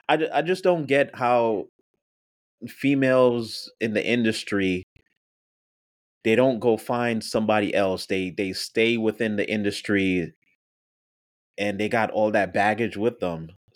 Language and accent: English; Jamaica; I definitely love being Jamaican